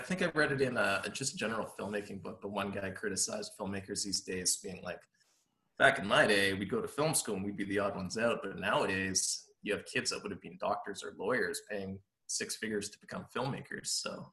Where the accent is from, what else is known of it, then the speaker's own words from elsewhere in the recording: Sherwood Park, Alberta, Canada; I ended up coming back to my hometown of Sherwood Park in Alberta, Canada.